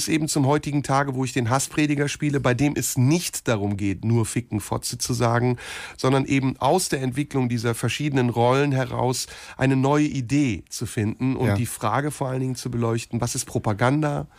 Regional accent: Turkey; wenn ich als Türke zweimal zu viel

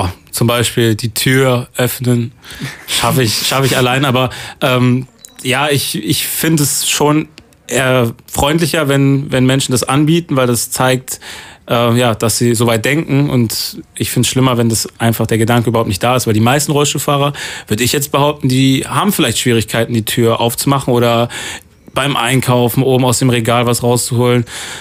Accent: Bonn, North Rhine-Westphalia, Germany; Ja, ich komme aus Bonn, aber...

